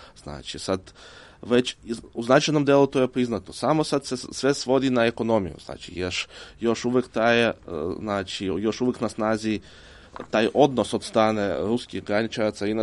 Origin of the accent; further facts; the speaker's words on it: Ukraine; Ja bih prvo rekao kao čovjek koji je rođen u Ukrajini, znači koji je živio tamo godinama, znači i kao Rus iz Ukrajine